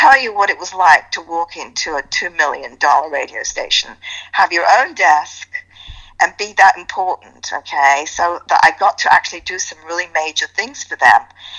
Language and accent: English; United Kingdom; They're British, I'm British, all right?